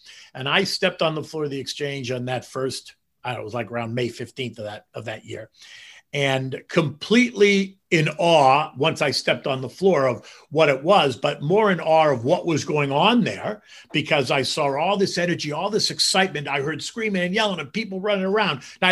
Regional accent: Boston, Massachusetts, United States; moved away as an adult; I was a freshman in college, and I'm a kid from Boston. I was going to school in D.C.

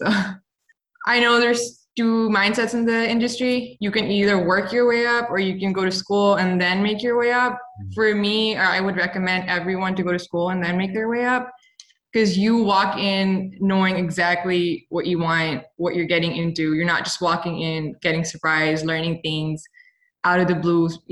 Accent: Lahore, Punjab, Pakistan; now in Houston, United States; I'm 24 years old. I currently live in Houston, Texas, but I am from Lahore, Pakistan.

